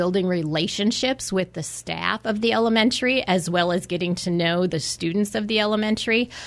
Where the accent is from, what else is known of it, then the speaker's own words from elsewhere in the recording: Tony, Wisconsin, United States; I was born and raised in Tony, Wisconsin, not far from here.